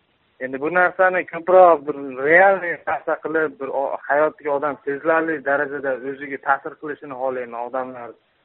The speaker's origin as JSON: {"language": "Uzbek", "town": "Andijan", "region": "Andijan Region", "country": "Uzbekistan", "said": "Men Andijondanman."}